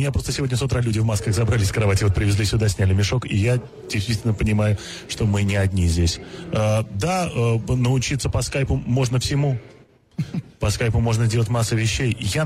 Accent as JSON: {"language": "Russian", "region": "Saint Petersburg", "country": "Russia", "said": "Знаете, он с Урала, я из Петербурга."}